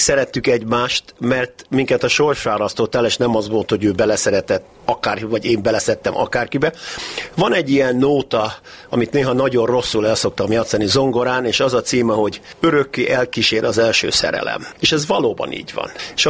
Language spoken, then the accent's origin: Hungarian; Hungary; moved away as an adult; De én azt hiszem, hogy aki mondjuk 18 éves korában innen elmegy, ha csak nem valami zsenés, és soha nem mondtam, hogy zseni vagyok, annak egy kis akcentus